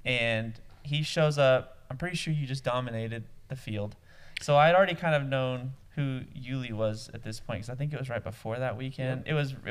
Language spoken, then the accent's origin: English; San Angelo, Texas, United States; In my hometown of San Angelo, Texas, that's where it started. But it's like this little West Texas town